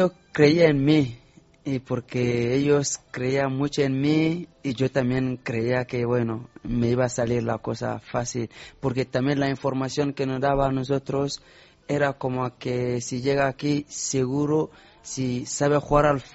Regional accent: Mali; Spanish is a second language; Pues también soy de Mali.

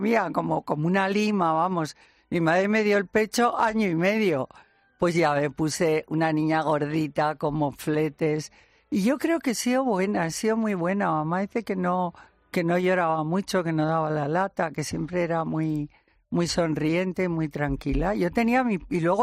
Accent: Logroño, La Rioja, Spain; also born or lived in León; yo nací en León, pero no viví en León. Nada más nacer, a mi padre le destinaron a Logroño, ciudad que adoro. Si tenemos oyentes en Logroño, fui al colegio de la Compañía de María.

